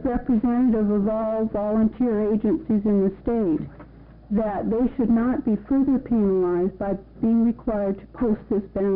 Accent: Oregon, United States; I'm a registered nurse. I come from the Southern Oregon area.

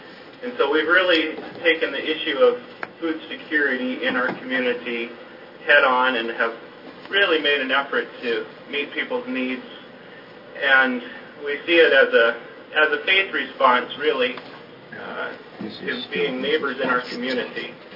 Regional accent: Minnesota, United States; I grew up in Minnesota, a son of a farmer, and so food security was never an issue that was in front of me. And so when I came to Eastern Oregon and began my professional life

